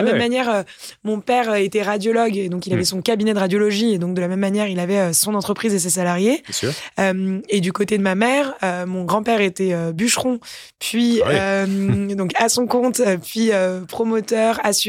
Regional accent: Paris, Île-de-France, France; j'ai grandi à Paris avec des parents qui faisaient des professions libérales

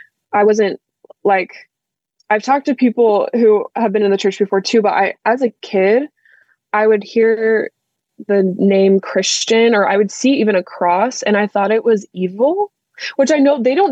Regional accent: Utah, United States; So I grew up in Utah, which is predominantly, it's very, very Mormon

